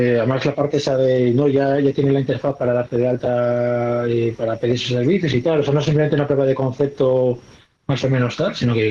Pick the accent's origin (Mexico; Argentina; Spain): Spain; Galicia; Bueno, yo soy gallego, entonces, pero veo que la web está en castellano